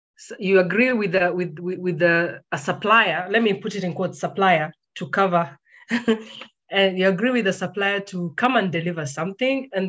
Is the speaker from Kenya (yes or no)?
yes; Kenya; But the person just assumes that this is a Kenyan, and me being a Kenyan, Ebu, I can also bring in food from a Chinese restaurant.